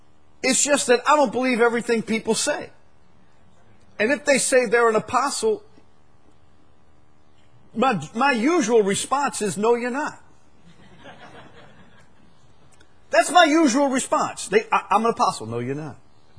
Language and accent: English; Chalmette, Louisiana, United States; I'm a simple person. I'm from Chalmette. I mean, how complicated can that be?